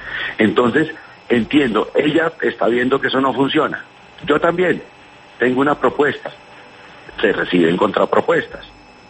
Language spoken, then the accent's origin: Spanish; Bogotá, Colombia; Como bogotano que también soy, pues espero lo mejor de ella.